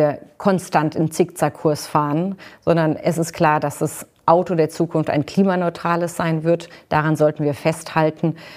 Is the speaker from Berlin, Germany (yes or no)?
no; Baden-Württemberg, Germany; Ich komme aus Baden-Württemberg, ja, The Land.